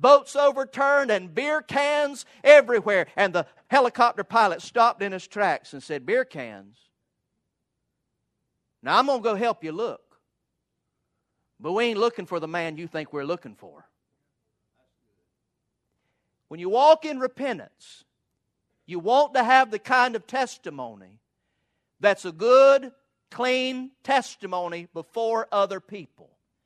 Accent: Valdosta, Georgia, United States; Many of you know that I grew up here in Valdosta, and I graduated from Lowndes High School and then was the last graduating class of Valdosta State College.

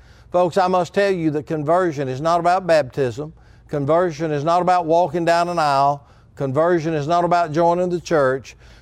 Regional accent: Anderson, South Carolina, United States; born there; And I was born in Anderson, South Carolina at the Anderson at the time Memorial Hospital there.

